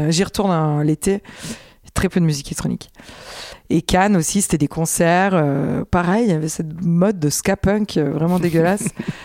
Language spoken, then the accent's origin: French; Italy; En plus, moi j'ai grandi en Italie, et l'Italie c'est quand même beaucoup plus croyant que la France